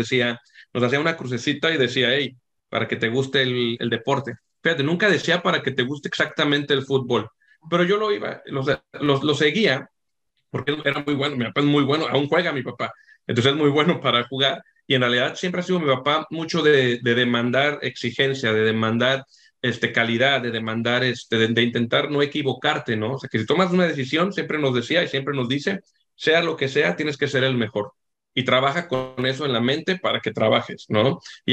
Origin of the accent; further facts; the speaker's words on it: León, Guanajuato, Mexico; born there; also born or lived in Guadalajara; mi acta de nacimiento dice que soy de Guadalajara. Oficialmente soy de Guadalajara, esa es la realidad, pero en realidad nací en León. Pero mi familia, mis papás, mis hermanos, mis tíos, todos mis primos, mis abuelitos están en Guadalajara